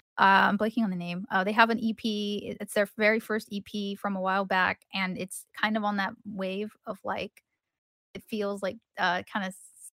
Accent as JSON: {"language": "English", "town": "San Jose", "region": "California", "country": "United States", "said": "I'm like, east side of San Jose. He's like, you know, you should rep for your city. And I was like, yeah, like I should rep for my city, and I should rep and from where I come from"}